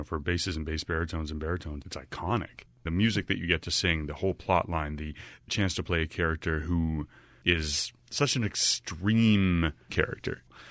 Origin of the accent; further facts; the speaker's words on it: Calgary, Alberta, Canada; moved away as an adult; now in United States; I grew up in Calgary for all my childhood, high school, did a little bit of my college time there. Then transferred to the U.S. for university.